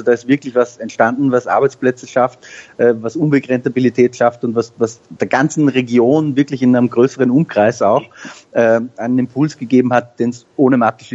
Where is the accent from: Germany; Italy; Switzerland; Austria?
Austria; als Österreicher